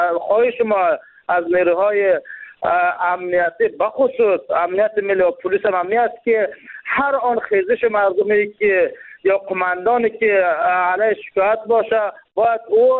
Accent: Jowzjan, Afghanistan; ولایت ما، بخاطر از این که ما ولایت جوزجان یک ولایتی است که این محاط به خشکه است، این از خود منابع آب نداره،

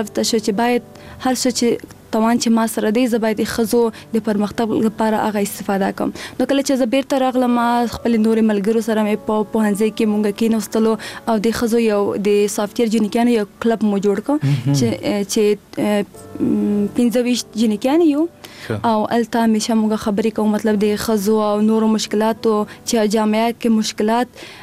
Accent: Paktika, Afghanistan; now in Kabul, Afghanistan; او زه اصل د پکتیکا ولایت څخه یم او زه چې ماشومه وم هلته یو 15 کلنی په زهل تاومه. بیا چې آلات ښه شولو موږ کابل ته راغلو

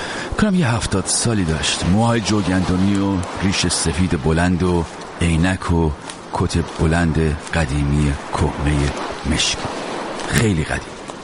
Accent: Iran; من ایرانی هستم

